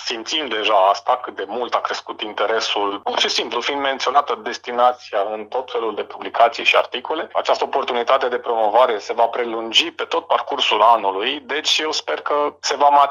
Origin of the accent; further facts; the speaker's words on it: Piatra Neamț, Neamț County, Romania; now in Tulcea, Romania; Delta fiind motivul pentru care eu m-am stabilit la Tulcea, fiind tulcean prin adopție. Eu provin din Piatra Neamț.